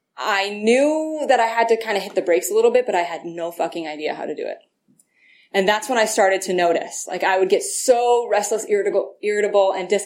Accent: East Coast, United States; And I grew up in the East Coast.

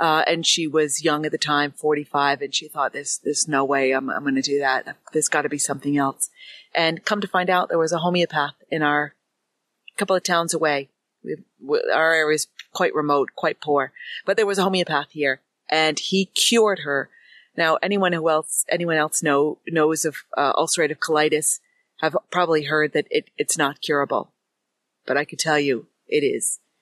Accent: Connecticut, United States; I'm from the USA. I live in the northeast part of the USA in an area called New England. I'm from Connecticut.

